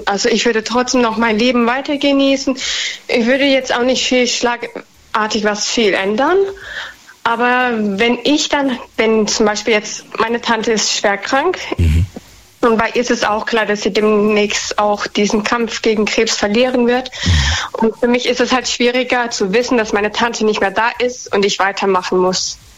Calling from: Baden-Baden, Baden-Württemberg, Germany; Ich komme aus Baden-Baden.

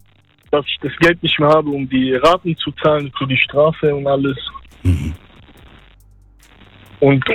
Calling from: Stuttgart, Baden-Württemberg, Germany; Aus Stuttgart.

